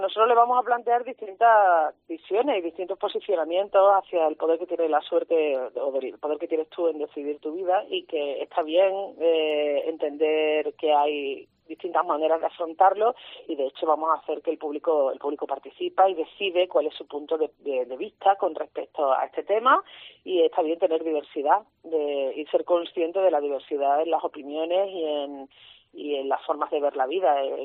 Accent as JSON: {"language": "Spanish", "region": "Andalusia", "country": "Spain", "said": "Sí, somos todos andaluces."}